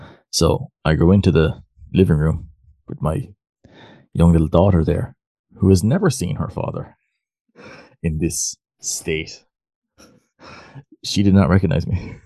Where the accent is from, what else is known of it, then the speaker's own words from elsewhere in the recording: Ireland; I'm in rugby. I'm an Irish guy and I'm bald.